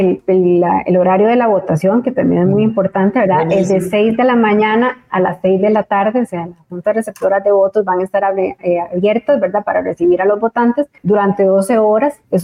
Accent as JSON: {"language": "Spanish", "country": "Costa Rica", "said": "de como costarricenses igual tenemos el derecho, ¿verdad?, a escoger quién nos represente"}